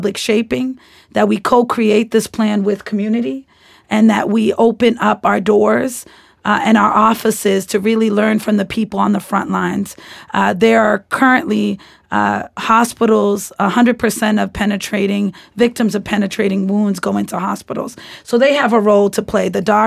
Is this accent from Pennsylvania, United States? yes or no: no; Boston, Massachusetts, United States; when I was growing up in Roxbury on Dudley Street in the 80s and 90s